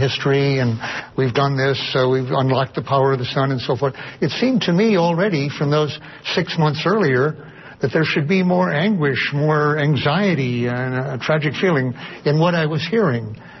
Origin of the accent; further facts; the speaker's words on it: Detroit, Michigan, United States; I was standing in Detroit, my hometown, August 6th, very hot day.